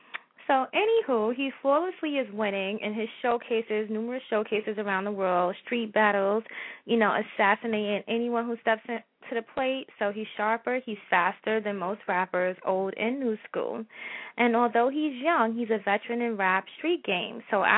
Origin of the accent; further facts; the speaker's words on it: New York, United States; so I can relate to the Bronx because I'm from New York.